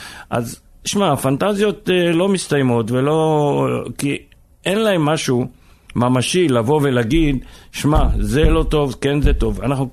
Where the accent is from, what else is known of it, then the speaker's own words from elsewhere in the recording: Haifa District, Israel; מה חי? אני נולדתי פה.